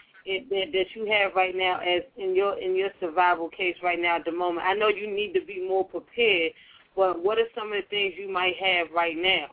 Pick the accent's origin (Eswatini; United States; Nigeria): Nigeria; Okay, I'm from Nigeria.